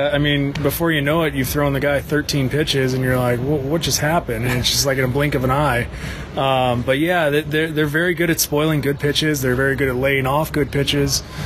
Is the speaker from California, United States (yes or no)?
yes; Huntington Beach, California, United States; From California.